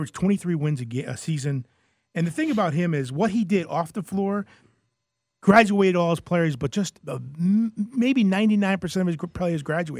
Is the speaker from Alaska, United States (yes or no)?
no; New York, United States; We're from New York.